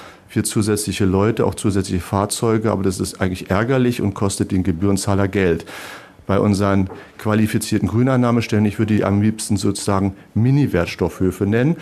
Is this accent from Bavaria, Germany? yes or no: no; Berlin, Germany; in Berlin, wo ich herkomme, gab es das nicht.